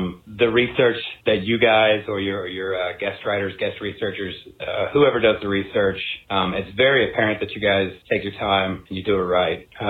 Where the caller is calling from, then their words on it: Oklahoma, United States; I'm calling you from Oklahoma.